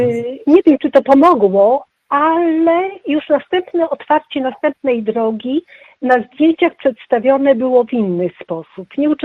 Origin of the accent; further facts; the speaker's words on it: Masovian Voivodeship, Poland; also born or lived in Warsaw; nie zawsze mieszkałam w Węgrowie, urodziłam się tutaj na wsi pod Węgrowem i na emeryturze wróciłam do swojej rodzinnej strony. Także ja mieszkałam w Warszawie i w okolicach Warszawy przez całe swoje dorosłe życie